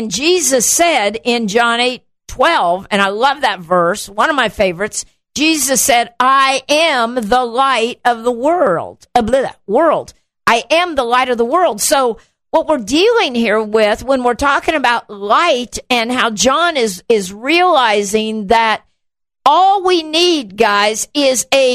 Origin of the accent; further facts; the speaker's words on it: Chiquimula, Guatemala; Growing up in Central America, my parents were missionaries. The lights in town, the electricity in our little town, and the town was called Chiquimula, Little Mule.